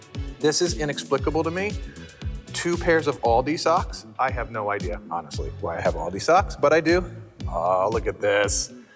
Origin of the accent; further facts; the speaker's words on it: New Jersey, United States; I'm from New Jersey.